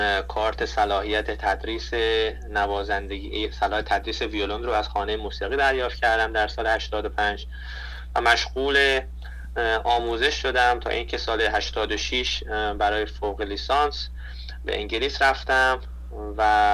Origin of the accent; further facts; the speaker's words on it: Iran; now in United States; خب امکانی که ما داشتیم در ایران، همیشه ما خب تو یک جو آموزشگاه موسیقی بزرگ شدیم، حالا دهه 60 ها همیشه امکان داشتیم که بریم آموزشگاه